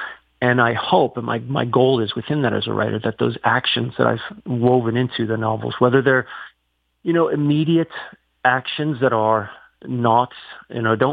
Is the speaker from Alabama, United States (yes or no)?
no; Pennsylvania, United States; And so it was a homecoming for me as an older man, to the younger, to the boy I was growing up in Pennsylvania.